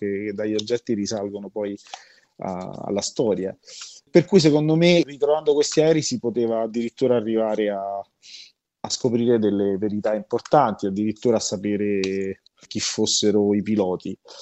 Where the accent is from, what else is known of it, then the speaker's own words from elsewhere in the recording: Rome, Lazio, Italy; Sai, io sono nato a Roma e c'ho un rapporto con gli oggetti che ce lo portiamo noi romani da piccoli